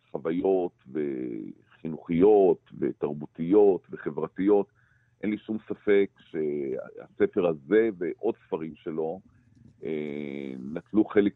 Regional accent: Jerusalem, Jerusalem District, Israel; כי גם אני, אתה יודע, גדלתי בחברה מסוימת, בשכונה מסוימת, בעיר מסוימת, אני ירושלמי

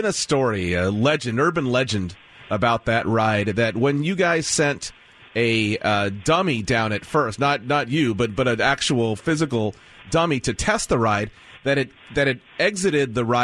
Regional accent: California, United States; But I got to say, growing up in California, I never, maybe they just had more advanced tort law there, I never ran into anything like the videos I've seen of Action Park.

